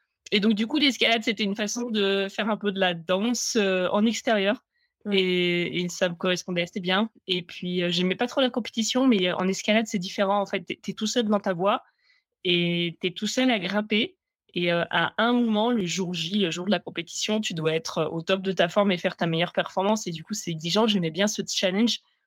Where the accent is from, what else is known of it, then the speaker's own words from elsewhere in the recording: Auvergne-Rhône-Alpes, France; j'ai grandi en Haute-Savoie. Donc là-bas, il y a pas mal de montagnes. Moi, j'étais au fond de la vallée